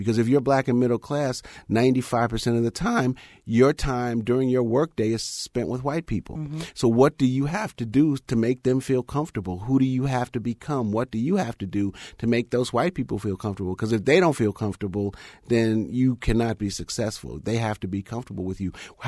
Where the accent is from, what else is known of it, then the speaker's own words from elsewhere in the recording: United States; I'm a black person. I'm American.